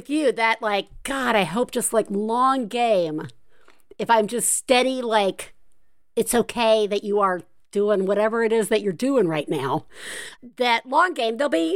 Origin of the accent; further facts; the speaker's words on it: Deep South, United States; Like, I grew up in the Deep South, and we, you know, I was not normal then.